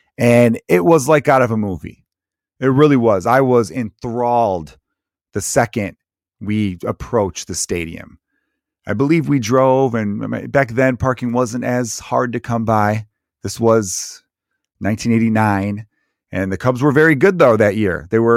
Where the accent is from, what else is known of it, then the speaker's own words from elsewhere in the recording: Chicago, Illinois, United States; I'm a comedian, born and raised in Chicago, lived here my whole life, but for 3 years. Lived in LA briefly, doing a little business out there, but had to come home.